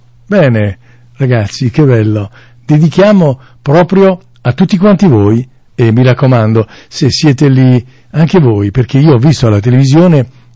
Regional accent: Saviano, Campania, Italy; dal mio paesino, che è Saviano.

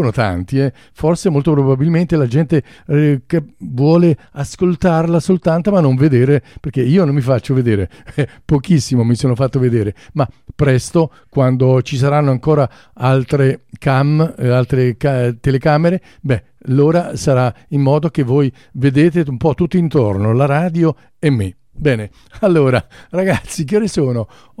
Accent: Saviano, Campania, Italy; io invece vengo da un piccolo paesino che si trova a 26 chilometri da Napoli, che si chiama Saviano.

